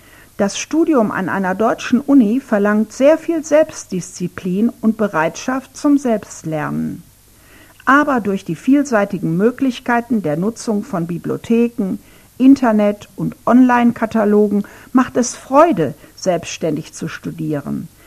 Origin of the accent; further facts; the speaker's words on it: Ukraine; German is a second language; now in Germany; Im Vergleich zu meiner Heimat Ukraine durfte ich selbst entscheiden, welche Vorlesungen ich besuche und in welchem Semester.